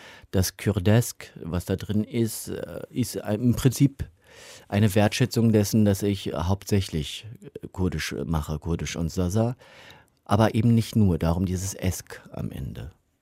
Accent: Berlin, Germany; Ich bin ja gebürtiger Berliner. Insofern ist es einfach meine Heimat. Es ist die Stadt, in der ich lebe und atme.

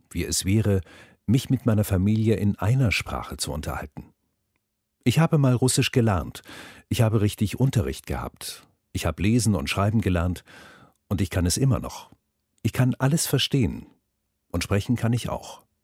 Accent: Berlin, Germany; Ich bin in Berlin geboren, war in einem deutschen Kindergarten, in einer deutschen Schule. Mit meinen Freunden habe ich Deutsch geredet. Ich denke in Deutsch. Meine Eltern sind in der damaligen Sowjetunion geboren.

